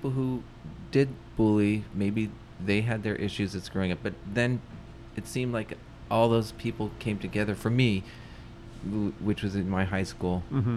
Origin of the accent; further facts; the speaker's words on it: Las Cruces, New Mexico, United States; because I still go to my hometown in New Mexico, Las Cruces, to visit, and I love it there.